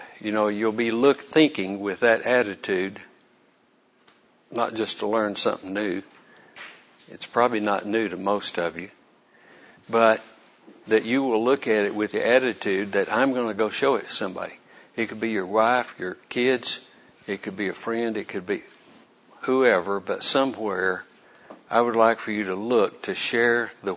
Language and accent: English; Bedford, Texas, United States; I'm from Bedford, Texas. I am a retired clinical microbiologist.